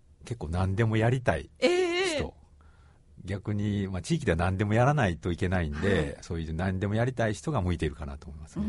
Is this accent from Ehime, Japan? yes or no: yes; Matsuyama, Ehime, Japan; まあ、僕は松山出身なんですけど、まあ、比較的分かりやすいですし